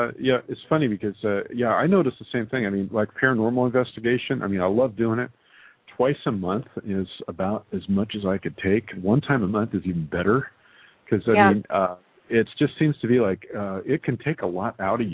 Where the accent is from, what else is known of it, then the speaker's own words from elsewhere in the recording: Texas, United States; born there; I love Texas. I was born in Texas.